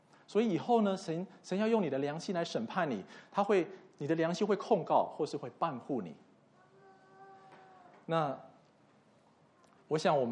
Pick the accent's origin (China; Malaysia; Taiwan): Taiwan; 我在幼稚园的时候，我记得我那时候在台湾